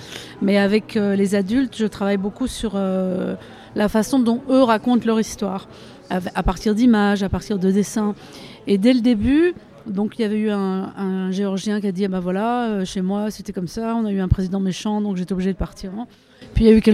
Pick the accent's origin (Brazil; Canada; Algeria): Algeria; also born or lived in France / Germany; mon père est syrien, ma mère est française, je suis née en France, j'ai grandi en Algérie, j'ai vécu 10 ans en Allemagne.